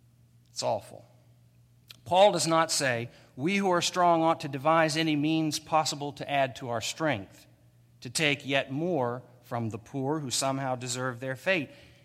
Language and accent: English; Oklahoma, United States; I saw something amazing in my home state of Oklahoma.